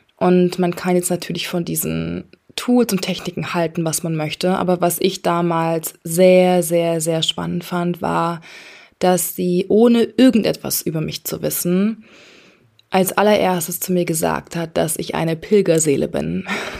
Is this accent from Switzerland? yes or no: no; Bilbao, Basque Country, Spain; also born or lived in Singapore; ich bin in Bilbao aufgewachsen, aber auch in Singapur und generell bin ich in meiner Kindheit sehr, sehr viel umgezogen.